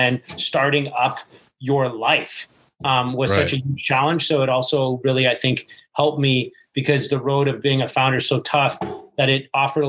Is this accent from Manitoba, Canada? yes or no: no; Toronto, Ontario, Canada; born or raised there